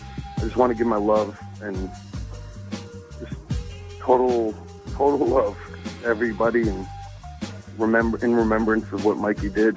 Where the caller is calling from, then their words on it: Wellington, New Zealand; I'm calling from Wellington, New Zealand.